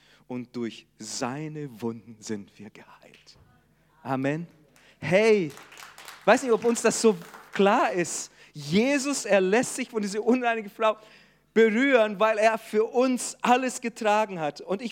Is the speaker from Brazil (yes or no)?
yes; Brazil; ich bin ja Brasilianer, gebürtiger Brasilianer